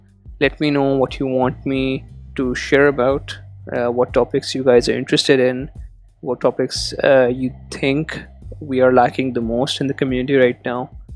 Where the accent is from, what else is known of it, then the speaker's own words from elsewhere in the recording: Karachi, Sindh, Pakistan; yes, you guessed it right, I am a developer from Karachi.